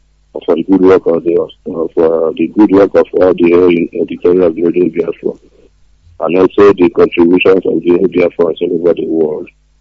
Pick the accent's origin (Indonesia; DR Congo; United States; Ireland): Indonesia; and I'm from Indonesia.